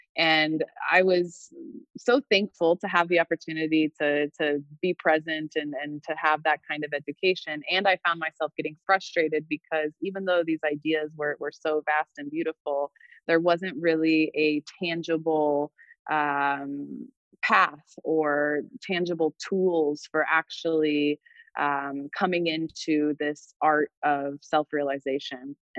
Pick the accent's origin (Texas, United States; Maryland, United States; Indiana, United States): Indiana, United States; Indianapolis; So I grew up in Indianapolis and I went to public schools. And I was so blessed with the opportunity to attend majority Black schools actually growing up.